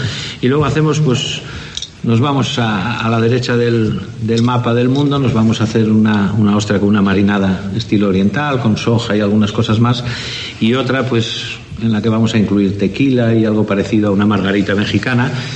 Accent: Tapia de Casariego, Asturias, Spain; que somos de Tapia de Casariego, concejo vecino, pero bien llevado y bien avenido

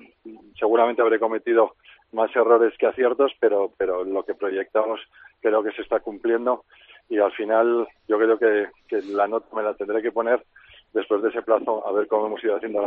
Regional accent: Valladolid, Castile and León, Spain; Habrá tantas opiniones como vallisoletanos seamos

